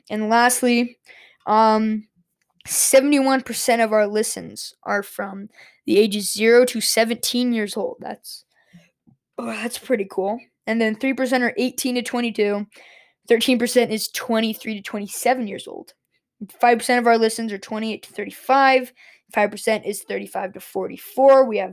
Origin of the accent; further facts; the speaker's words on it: Colorado, United States; So most of the listens are from my home state of Colorado.